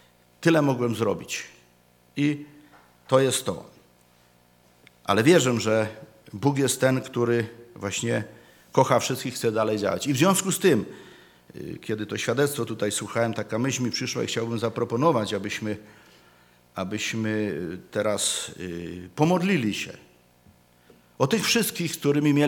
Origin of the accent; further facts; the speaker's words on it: Silesian Voivodeship, Poland; Myślę, że wywodzimy się z takiego narodu, który są Ślązacy, oni są tacy, no, zamknięci, nie lubią się wyrażać i tak dalej.